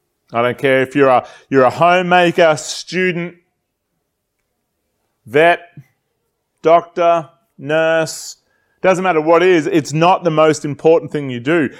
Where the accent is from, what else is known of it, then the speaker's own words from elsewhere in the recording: New South Wales, Australia; I'm a boy from Western New South Wales. I grew up in the country.